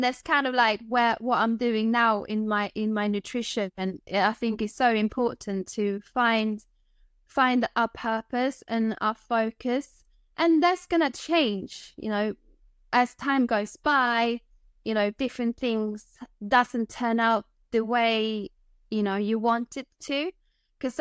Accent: Sweden; now in England; so my background is I'm from Sweden. I moved to England around the millennium. So I've been living in England for, 23 years, something like that.

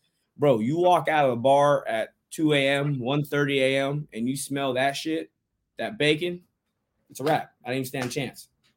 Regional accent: Los Angeles, California, United States; Yeah, born and raised in Los Angeles.

